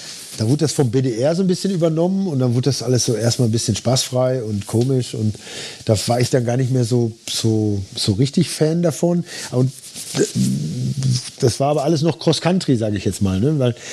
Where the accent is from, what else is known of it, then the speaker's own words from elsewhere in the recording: Dortmund, North Rhine-Westphalia, Germany; ich bin in Dortmund groß geworden, direkt im Dortmunder Süden, da ist relativ viel Wald hinten dran und dann fällt es relativ steil ab zum Ruhrufer runter